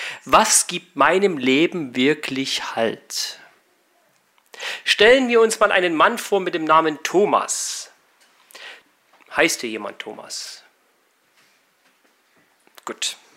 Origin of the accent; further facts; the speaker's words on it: Saxony, Germany; now in Monheim am Rhein, Germany; Ich bin ein gebürtiger Erzgebirgler, wohne seit 2017 in Monheim am Rhein, das ist bei Düsseldorf. Und bin seit Montag hier in Hagen